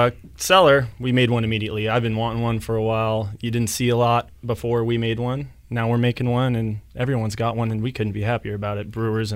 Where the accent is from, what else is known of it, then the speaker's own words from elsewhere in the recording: Torrance, California, United States; now in San Diego, United States; I moved down to San Diego from Torrance, came down to play baseball at Cal State San Marcos